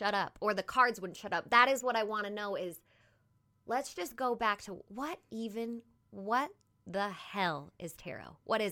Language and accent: English; Utah, United States; I grew up kind of in Utah, and I had the misconception it was bad.